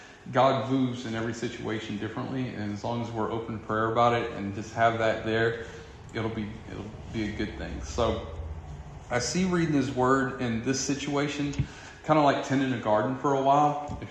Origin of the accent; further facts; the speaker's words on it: Louisiana, United States; I got too much hot sauce clogged up in my brain from being Cajun.